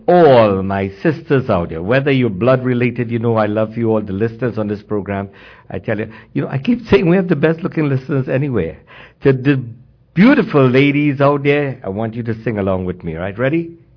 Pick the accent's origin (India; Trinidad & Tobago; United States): Trinidad & Tobago; I'm from Trinidad. I love Trinidad and Tobago